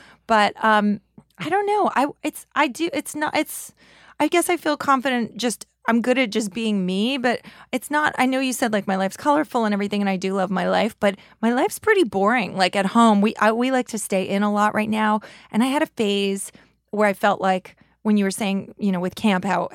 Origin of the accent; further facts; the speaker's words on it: New York, United States; I just think I'm a New Yorker.